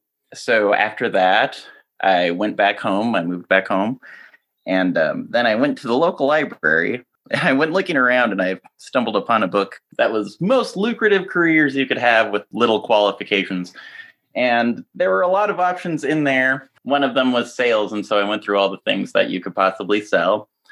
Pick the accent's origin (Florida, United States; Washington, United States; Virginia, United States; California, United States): Washington, United States; I actually grew up in Snohomish County, so I am not local, but I feel like I blend into this local environment pretty well.